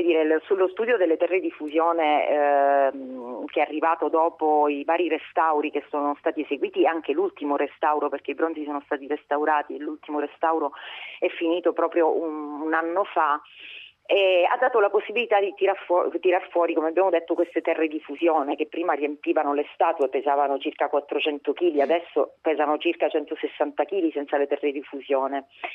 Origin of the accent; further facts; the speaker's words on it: Calabria, Italy; Noi da calabresi siamo legatissimi